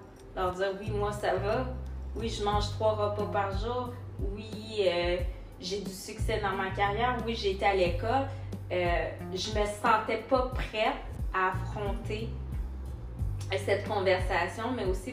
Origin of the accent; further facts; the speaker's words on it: Rimouski, Quebec, Canada; also born or lived in Port-au-Prince, Haiti; Alors, j'ai grandi dans le Bas-Saint-Laurent. J'ai été adoptée avec ma petite sœur.